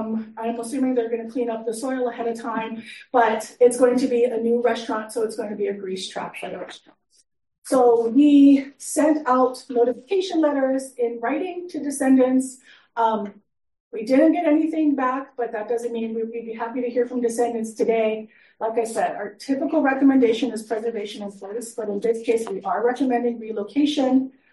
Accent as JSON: {"language": "English", "region": "Hawaii", "country": "United States", "said": "I will say as a Hawaiian, it was very sad for me to see Evie anywhere in that sort of state, in that sort of material."}